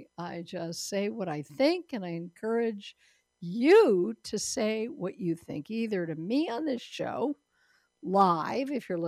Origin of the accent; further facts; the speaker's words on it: Denver, Colorado, United States; and I got to do that in my hometown of Denver many moons ago.